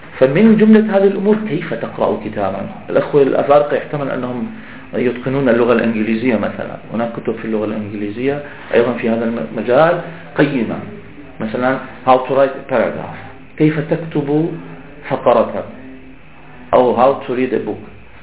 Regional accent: Damascus, Damascus Governorate, Syria; حتى نحن عندنا في دمشق تعرفون أنها عاصمة الأمويين، عاصمة الأمويين، فنحن عندما كنا أطفال صغار نلعب على الأرجوحة

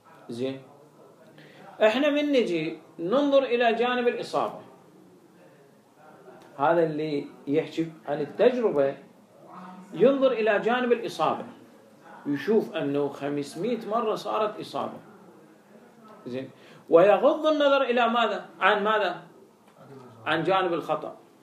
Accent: Iraq; هاي اللي انقرضت عندنا بالعراق

